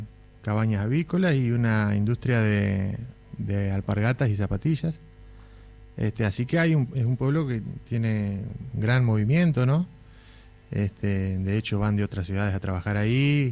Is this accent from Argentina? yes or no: yes; Aranguren, Entre Ríos, Argentina; sí, es un pueblo chico, digamos, de alrededor de 2.000 habitantes, 2.000 y pico.